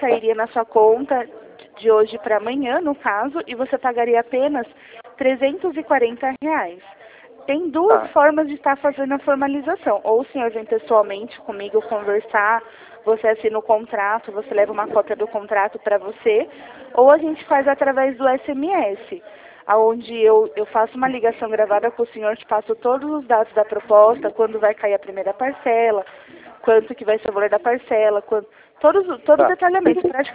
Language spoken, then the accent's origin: Portuguese; Jundiaí, São Paulo, Brazil; Não, eu sou de Jundiaí.